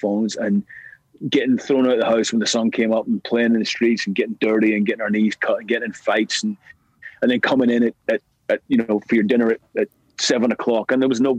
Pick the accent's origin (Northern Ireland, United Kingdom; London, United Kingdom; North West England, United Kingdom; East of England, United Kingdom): Northern Ireland, United Kingdom; Belfast; we grew up together in East Belfast